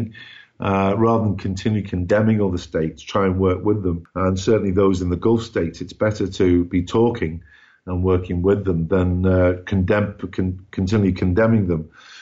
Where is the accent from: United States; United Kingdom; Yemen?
United Kingdom; born there; being a British-born Roman Catholic with an Irish background, I understood fully what that campaign was about.